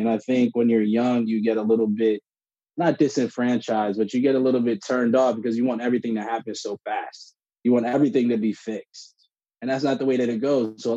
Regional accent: South Orange, New Jersey, United States; I'm one of seven. I grew up in South Orange, New Jersey.

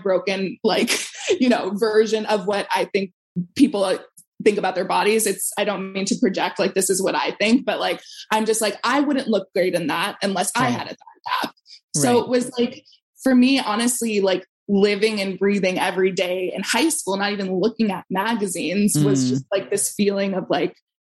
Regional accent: Brookline, Massachusetts, United States; Brookline was really diverse, but I definitely feel like it was really segregated.

